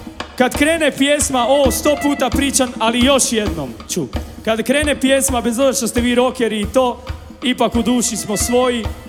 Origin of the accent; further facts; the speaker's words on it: Croatia; A pa da, ja sam Hrvat, tu mi je mjesto.